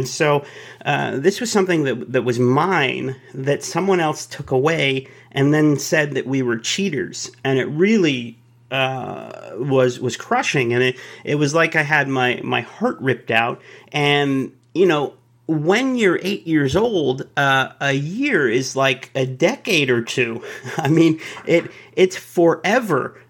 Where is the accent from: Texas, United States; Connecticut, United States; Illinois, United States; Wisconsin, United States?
Texas, United States; Dallas; born there; I'm not from St. Louis, but my whole family is. I was the first one born in Texas. I was born in Dallas